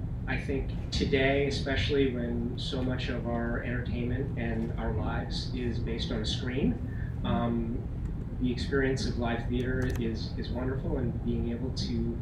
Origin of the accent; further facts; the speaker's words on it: Philadelphia, Pennsylvania, United States; My play is The Impossible Escape of Don Misterioso, which will be read tonight at 8, and I am here from Philadelphia.